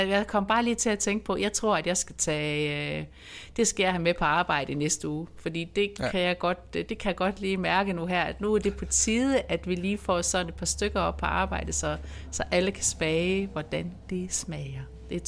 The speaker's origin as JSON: {"language": "Danish", "town": "Haderslev", "region": "Region of Southern Denmark", "country": "Denmark", "said": "der hvor jeg kommer fra i Haderslev i Sønderjylland"}